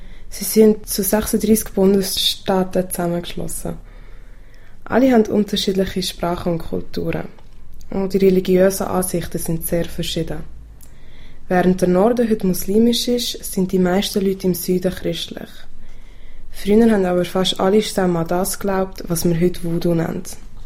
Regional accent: Nigeria; moved away; also born or lived in Switzerland; ich erzähle euch heute von meiner zweiten Heimat. Ich bin in der Schweiz geboren worden, bin aber als Baby mit meinen Eltern nach Nigeria gegangen, wo mein Vater ursprünglich herkommt.

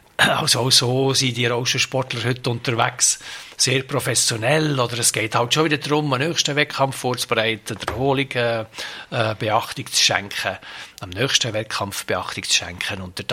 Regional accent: Switzerland; mit dem Privileg, das ich habe, als Schweizer Bürger Demokratie gelernt zu haben, Demokratie zu leben

